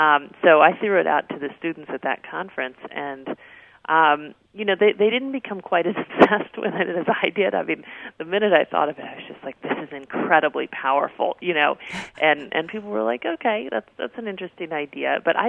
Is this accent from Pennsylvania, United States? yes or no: no; Dallas, Texas, United States; I grew up in Dallas, Texas, and I went to a very good, you know, public school system